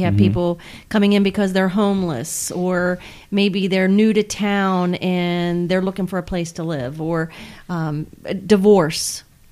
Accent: Waynesboro, Pennsylvania, United States; No, I'm actually from Waynesboro.

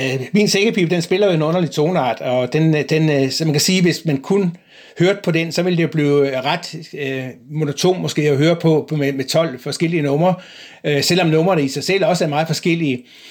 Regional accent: Tommerup, Region of Southern Denmark, Denmark; now in Bornholm, Denmark; den kommer jo faktisk fra Fyn, hvor jeg kommer jo oprindeligt fra Tommerup, og boet der, selvom jeg har boet på Bornholm mange år.

